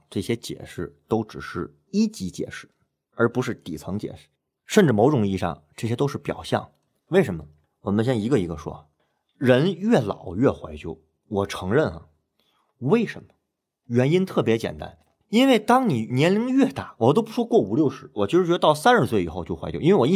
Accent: Tianjin, China; also born or lived in Nanjing / Beijing; 我是天津人，从小就喜欢吃煎饼果子，我小的时候以为全天下煎饼果子是一样的，后来我到南京发现没有这个玩意儿，后来从南京到北京

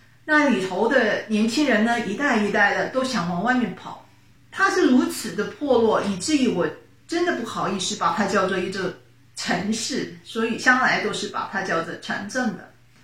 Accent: Ipoh, Perak, Malaysia; 怡保是我的老家，它是在马来西亚中部霹雳州的首府

